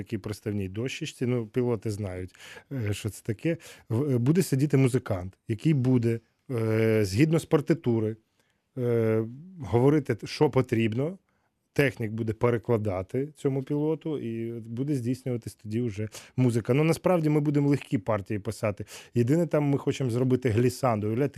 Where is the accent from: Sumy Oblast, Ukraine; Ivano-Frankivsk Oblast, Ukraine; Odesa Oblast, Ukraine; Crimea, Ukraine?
Ivano-Frankivsk Oblast, Ukraine; Ivano-Frankivsk; born there; Ви знаєте, от я народився в Івано-Франківську.